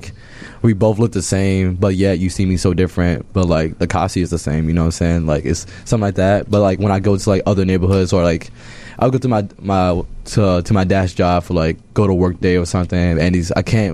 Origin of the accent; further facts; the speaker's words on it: Chicago, Illinois, United States; So, yeah, I grew up on the south side of Chicago. Back then it was called Washington Park. Now it's Woodlawn.